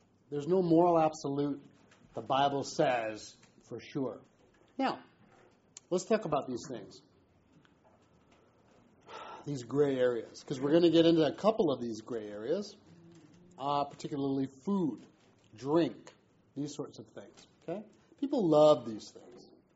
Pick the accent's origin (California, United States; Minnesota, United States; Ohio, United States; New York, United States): California, United States; Huntington Beach; I'm from Huntington Beach.